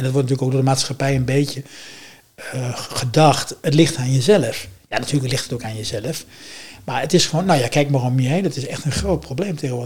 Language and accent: Dutch; Zwolle, Overijssel, Netherlands; Dus bij ons in Zwolle zeggen ze, vredes worden gemaakt.